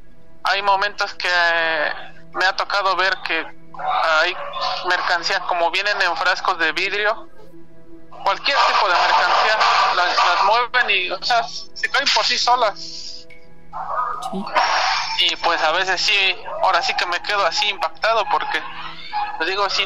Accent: Puebla, Mexico; porque bueno, yo soy del estado de Puebla.

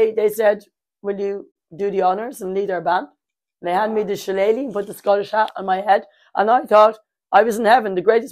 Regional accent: Dublin, Leinster, Ireland; I'm from West Dublin.

